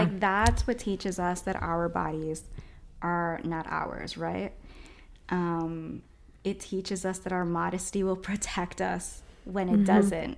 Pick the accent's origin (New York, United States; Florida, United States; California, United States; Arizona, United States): Florida, United States; Orlando; I called the Target that I grew up going to in East Orlando.